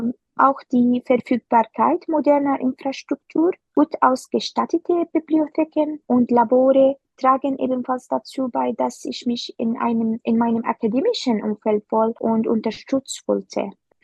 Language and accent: German; Syria; now in Germany; Das Studium an einer deutschen Universität unterscheidet sich in mehreren Aspekten von meinem Heimatland Syrien.